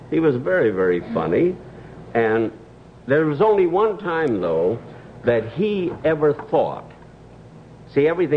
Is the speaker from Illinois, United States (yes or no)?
yes; Waukegan, Illinois, United States; The following week, he brought people from Waukegan, my hometown, to prove that I couldn't play it.